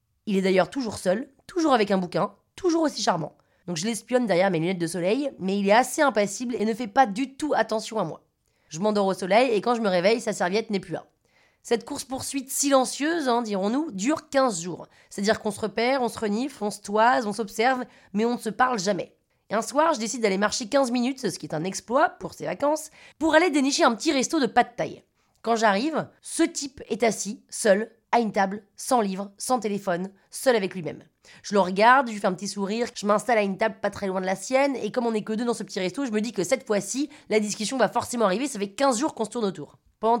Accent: Paris, Île-de-France, France; « Oui, ah bah comment tu sais que je suis française ?»

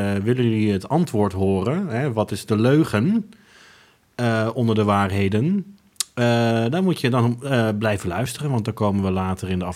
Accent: Lelystad, Flevoland, Netherlands; Ik ben opgegroeid in Lelystad. En dat was gewoon de vetste speeltuin.

